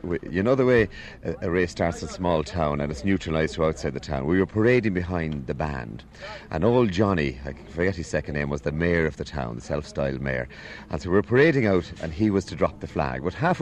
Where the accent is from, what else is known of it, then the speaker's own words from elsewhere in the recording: Westport, County Mayo, Ireland; born there; I was born in Westport and Mayo